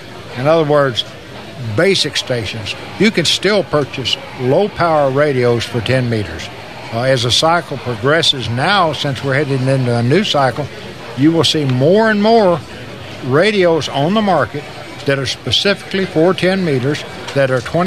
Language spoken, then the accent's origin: English; Louisiana, United States; Well, I worked Hong Kong on 5 watts on 10 meters, and I'm from Northwest Louisiana.